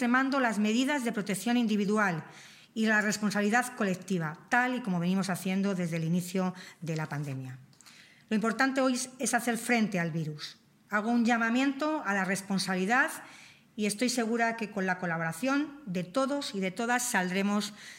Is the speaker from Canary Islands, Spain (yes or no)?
no; Toledo, Castilla-La Mancha, Spain; En estos meses hemos demostrado como toledanos responsabilidad por el bien común.